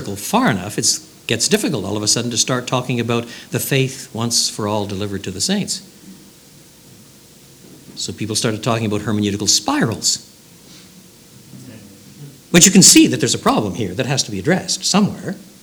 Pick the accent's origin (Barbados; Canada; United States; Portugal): Canada; Quebec; Well, you know, I was brought up in French Canada.